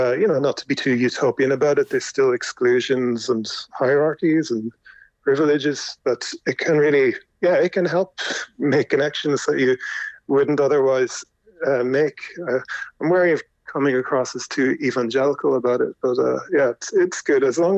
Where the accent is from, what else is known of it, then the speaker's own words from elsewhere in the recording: Ireland; And I think we as Irish people have always known that.